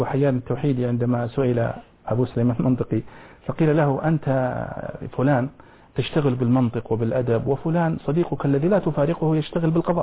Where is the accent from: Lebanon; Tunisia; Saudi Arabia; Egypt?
Saudi Arabia; Al-Namas, Asir; also born or lived in Abha; من النماص، وأنا من قبيلة من قبائل النماص اسمها قبيلة بني بكر. نشأت أنا في الحجاز كل نشأتي، ثم انتقلت إلى أبها، وأبها تعتبر من الحجاز أيضا.